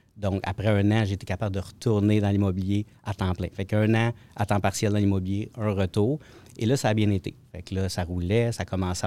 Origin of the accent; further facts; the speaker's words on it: Granby, Quebec, Canada; Moi, je suis un gars, je viens de la région de Granby, à la base.